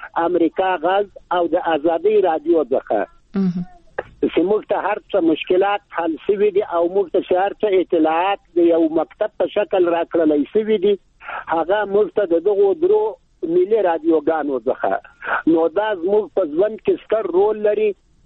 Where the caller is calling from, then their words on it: Ghazni, Afghanistan; د غزنی د ولایت د ناوی د ولسوالینا